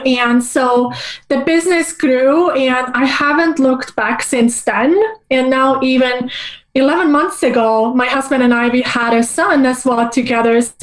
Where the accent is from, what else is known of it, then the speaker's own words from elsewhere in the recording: Estonia; also born or lived in Soviet Union; So I was born in Soviet Union, but I grew up in the Republic of Estonia in Northern Europe, so which is a very tiny country.